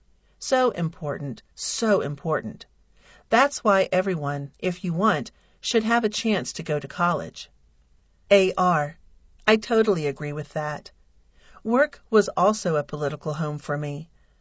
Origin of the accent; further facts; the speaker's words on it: Montreal, Quebec, Canada; I grew up in Montreal at a time that was very politically active in terms of Black liberation movements and French people protesting against English dominance in Quebec.